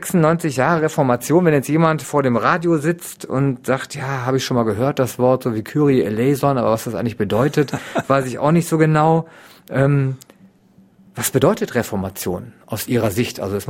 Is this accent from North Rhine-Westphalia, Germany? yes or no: no; Lower Saxony, Germany; Und bei uns in Ostfriesland heißt das ja in erster Linie